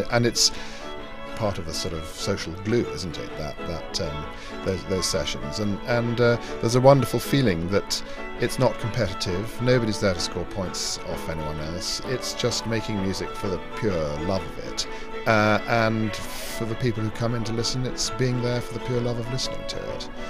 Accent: Scotland, United Kingdom; When I was growing up in Scotland, the music you heard was very much the music that I've described hearing on the radio

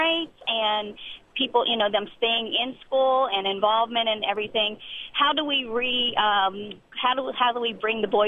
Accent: Baltimore, Maryland, United States; now in Cleveland, United States; I'm obviously from Cleveland, but originally from Baltimore, and both of those cities have struggling graduation rates.

